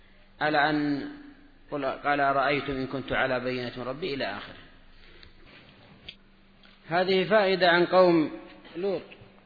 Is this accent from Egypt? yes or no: no; Jordan; يعني الغور معروفة الآن في بلادنا الأردن